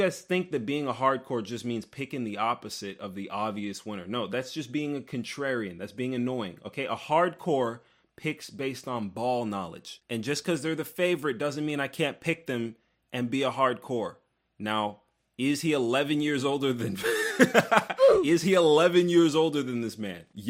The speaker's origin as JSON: {"language": "English", "region": "Texas", "country": "United States", "tie": "born or raised there", "said": "I'm born and raised in Texas."}